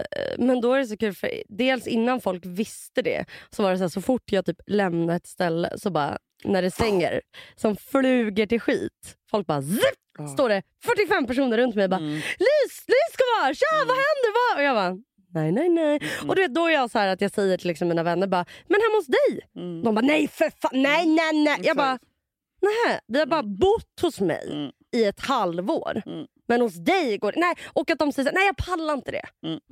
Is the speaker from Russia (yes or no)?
yes; Russia; Det är nog för att jag är ryss och du är tysk.